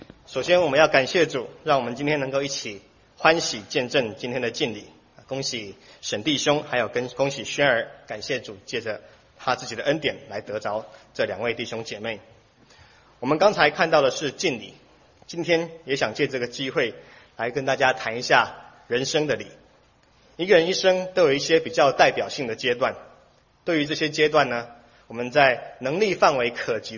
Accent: Taiwan; 不然如果是要讲到说像我的故乡台湾

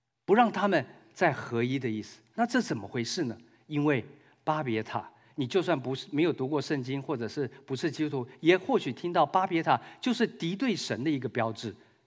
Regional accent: China; 我们中国人有中国我们的礼节，温良恭俭让

